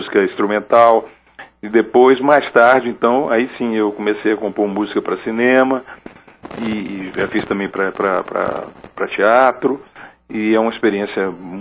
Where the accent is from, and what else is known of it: Minas Gerais, Brazil